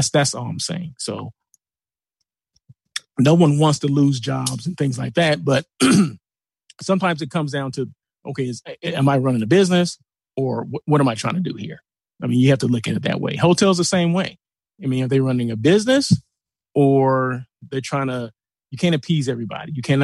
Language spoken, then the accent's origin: English; Blythe, California, United States; I'm from Blythe, California, right? A little small. LA is about 3 hours and some change east. So take the 10 freeway, you'll run right through Blythe, right?